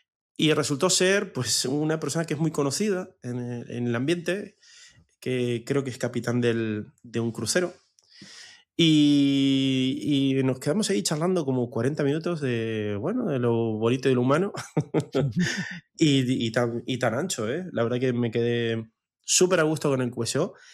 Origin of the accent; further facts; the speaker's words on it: Argentina; moved away; yo vengo de Argentina